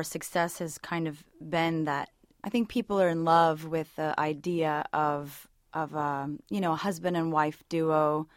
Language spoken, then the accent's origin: English; Cincinnati, Ohio, United States; I brought him to my hometown, which is Cincinnati.